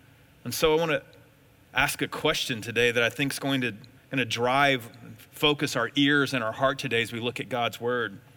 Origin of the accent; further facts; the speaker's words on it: Texas, United States; And I grew up in Texas, and you don't grow up in Texas without being a football fan or a Dallas Cowboy fan.